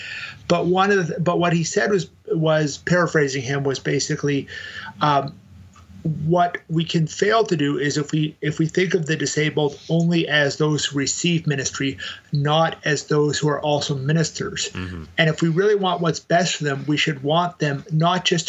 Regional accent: Canada; moved away as an adult; now in United States; I might say I'm Canadian, which I am originally, even though I've lived most of my adult life in the States

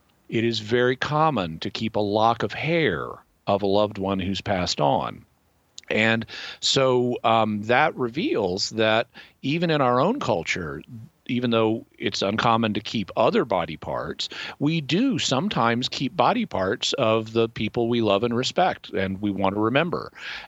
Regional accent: United States; And I, as an American, I didn't have any problem with that because I grew up with the idea of archaeology.

